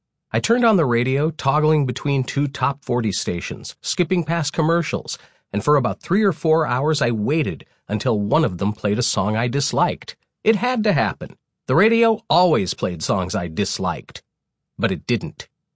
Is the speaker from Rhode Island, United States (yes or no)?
no; Minnesota, United States; Growing up in the Twin Cities at the height of … mania, and being a … fan and a pop fan since memory, made 1984 an acutely exciting period.